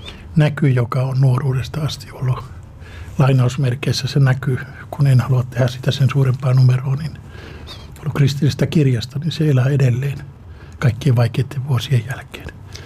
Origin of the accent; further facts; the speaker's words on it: Kajaani, Kainuu, Finland; mä oon Kajanista kotoisin, niin siellä myytiin näitä kortteja